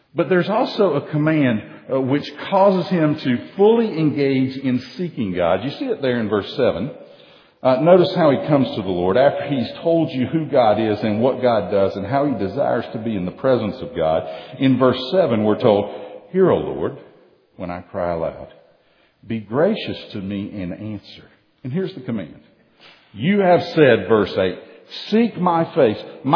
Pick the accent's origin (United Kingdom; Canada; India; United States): United States; Tennessee; I've always loved water. I grew up on water in the Tennessee.